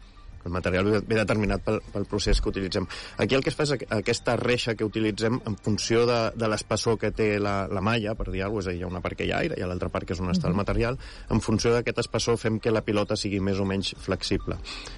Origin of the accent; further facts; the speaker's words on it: Catalonia, Spain; No, jo sóc del Baix Llobregat